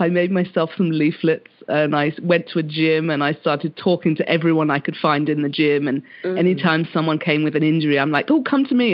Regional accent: Hong Kong; moved away as an adult; also born or lived in England; I was born in England and then I moved over to Hong Kong when I was about sort of 7 or 8. And so I did pretty much all my schooling over there. And then I went back to England for university.

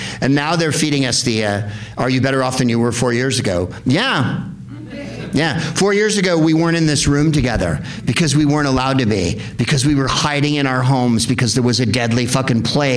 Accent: San Francisco, California, United States; I'm from San Francisco.

